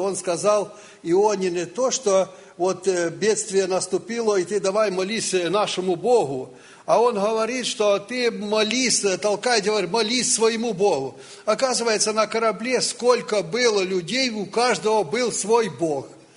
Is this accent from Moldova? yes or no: no; Kropyvnytskyi, Kirovohrad Oblast, Ukraine; мы приехали с Украины, город Кировоград. Это город по географическому расположению в центре Украины.